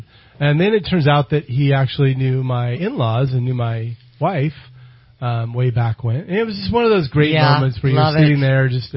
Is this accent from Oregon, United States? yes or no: yes; Oregon, United States; moved away as an adult; No. Born and raised in Eastern Oregon, outside of John Day. Then left there and went off to college and then the Marine Corps. And back to Portland, Oregon for a short stint, and then on to Sacramento where I met my beautiful wife